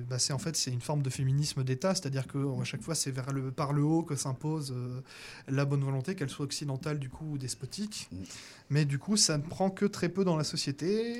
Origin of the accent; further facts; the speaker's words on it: Algeria; je suis algérien, donc je suis musulman.